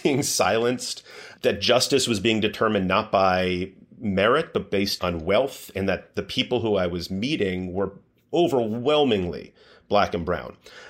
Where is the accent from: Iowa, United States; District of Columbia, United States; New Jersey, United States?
District of Columbia, United States; Washington; I grew up in Washington, D.C.